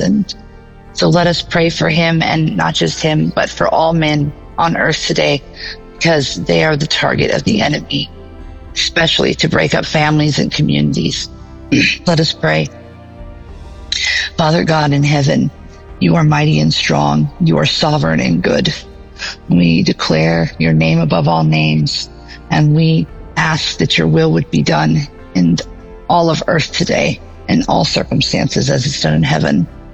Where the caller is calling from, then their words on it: Portland, Oregon, United States; My brothers and sisters in Christ, I come to you today from Portland, Oregon.